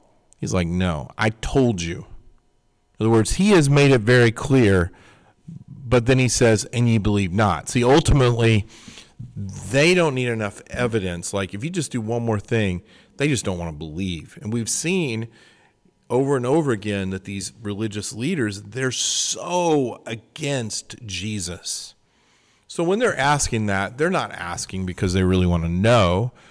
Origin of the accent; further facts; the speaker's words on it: Missouri, United States; I'm from Missouri. Show me. I don't know if you've ever heard that. Missouri is the show me state. That's where I'm from originally.